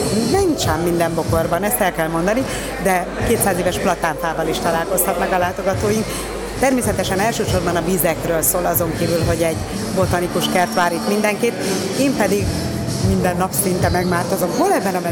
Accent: Gyula, Békés, Hungary; born there; Csodálatos kisvárosról beszélünk, itt születtem, és vissza is tértem, nem véletlenül.

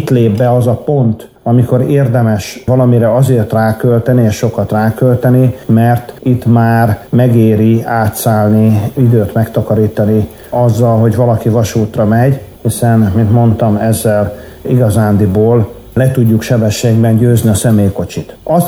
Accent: Békés, Hungary; born there; és a magyar kormány abban eltökélt, és én magam is, aki errefelé születtem, de minden tagja a kormánynak eltökélt abban, hogy ezt a Békésebb a Lökösháza vonalat is a következő időszakban megtervezzük

